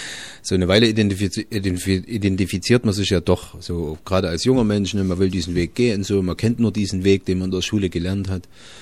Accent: East Germany, Germany; ich habe natürlich eine DDR-Biografie, ich habe eine DDR-Vergangenheit.

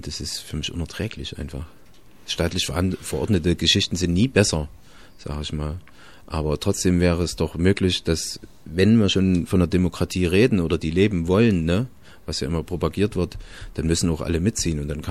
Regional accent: East Germany, Germany; ich habe natürlich eine DDR-Biografie, ich habe eine DDR-Vergangenheit.

